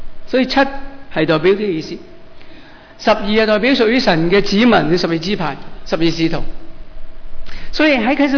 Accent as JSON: {"language": "Chinese", "country": "China", "said": "即是我们中国人很喜欢八，是吗？因为八法嘛。我们中国人华人不喜欢四"}